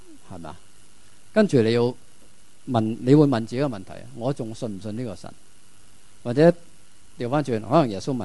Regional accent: China; 我们中国人都是这样的

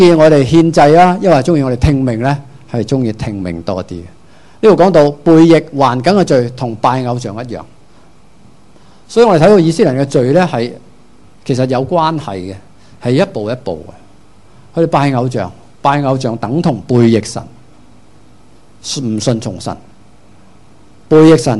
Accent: Hong Kong; 我哋香港人好，我哋啲广东话好精警嘅四个字啫

